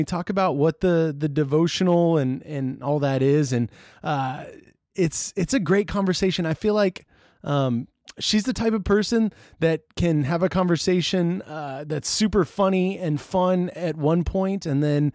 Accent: Amarillo, Texas, United States; She's from Canyon. I'm from Amarillo, Texas, small towns in the Texas panhandle.

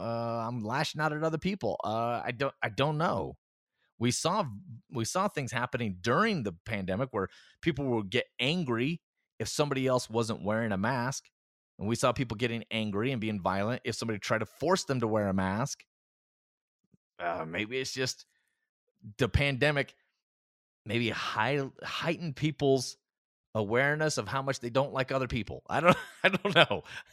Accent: Tennessee, United States; I'll say that I grew up in Tennessee. I've mostly lived in the South my whole life.

